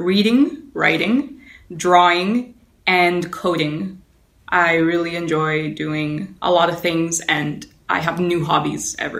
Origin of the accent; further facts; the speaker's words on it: Florida, United States; also born or lived in Havana, Cuba; now in Pembroke Pines, United States; I was born in Havana, Cuba, and I lived there until I was about 7 years old, and then I moved to Florida.